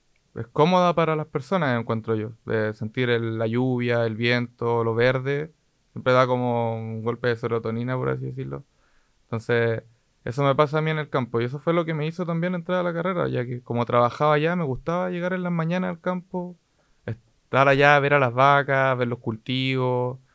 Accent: Valdivia, Los Ríos, Chile; born there; now in Osorno, Chile; Yo nací en Valdivia y me vine a vivir hace como 15 años a Osorno. Y vivo para el sector de Polloico, camino entre lagos.

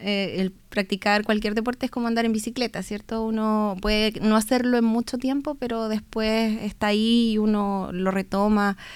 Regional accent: Osorno, Los Lagos, Chile; also born or lived in Puerto Montt; Yo soy de Osorno, estuve muchos años trabajando en Puerto Montt y siempre tuve las ganas de volver.

